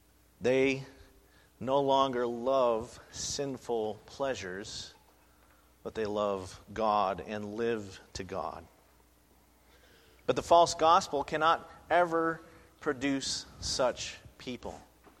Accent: United States; I'm proud to say that I'm American

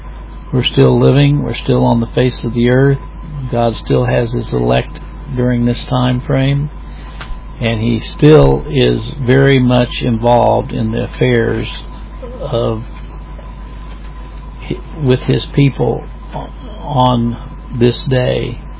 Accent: Missouri, United States; I was born in the state of Missouri. That's my home state.

